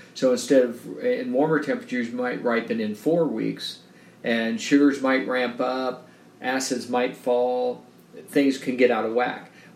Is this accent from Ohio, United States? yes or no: no; Iowa, United States; I grew up originally in Iowa in the Midwest